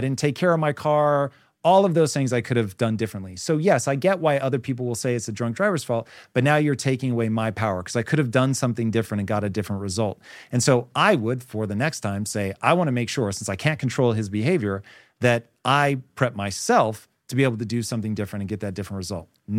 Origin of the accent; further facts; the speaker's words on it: Washington, United States; So I come from Washington State. They have something called McKinney-Vento.